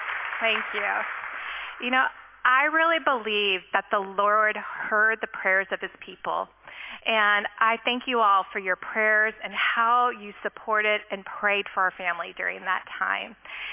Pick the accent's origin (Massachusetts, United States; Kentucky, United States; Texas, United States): Kentucky, United States; Lexington; I grew up in Lexington, so not far away from here, but I had never heard of First Pres.